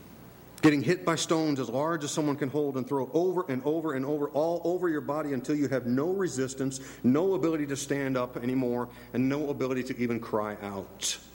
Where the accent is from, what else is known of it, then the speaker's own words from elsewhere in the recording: Minnesota, United States; I grew up in Minnesota, and every summer we'd have a Bible camp out there